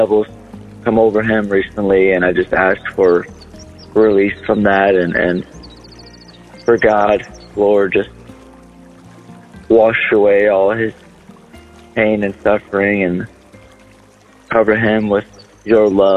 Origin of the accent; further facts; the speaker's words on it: Omaha, Nebraska, United States; I'm from Omaha, Nebraska.